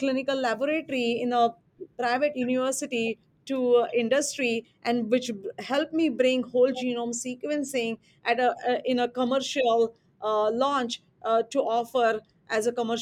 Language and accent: English; India; moved away as an adult; also born or lived in New Zealand / United States; I'm originally from India, went to New Zealand to finish my PhD, then came to Baylor College of Medicine in Houston, did my postdoc there